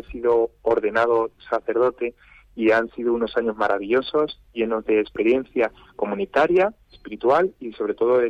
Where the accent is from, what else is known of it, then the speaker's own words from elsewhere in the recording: Viana de la Jara, Spain; un acontecimiento único y grandioso para todo mi pueblo de Viana de la Jara